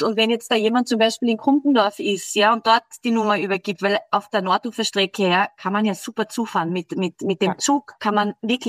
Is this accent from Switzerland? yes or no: no; Klagenfurt, Carinthia, Austria; also born or lived in St. Veit an der Glan; Also ich bin geboren in St. Veit an der Glan, bin aber in Klagenfurt Schule gegangen.